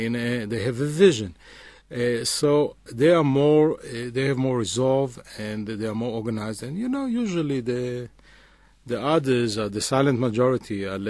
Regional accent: Jerusalem, Jerusalem District, Israel; English is a second language; And you see many more orange stripes, especially here in Jerusalem, my hometown.

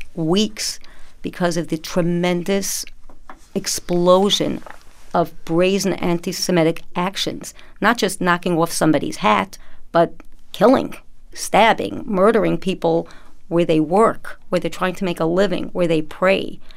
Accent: Brooklyn, New York, United States; I'm from Brooklyn, New York.

